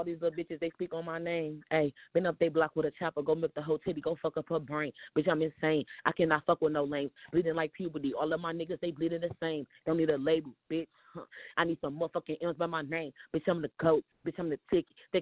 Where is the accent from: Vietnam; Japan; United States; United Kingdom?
United States; Minneapolis, Minnesota; I'm from Minneapolis, Minnesota.